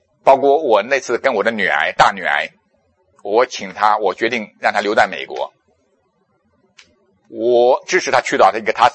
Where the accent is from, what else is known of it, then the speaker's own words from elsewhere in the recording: China; 求主帮助我们中国人更是如此，生下来会讲大话，讲空话，喊口号。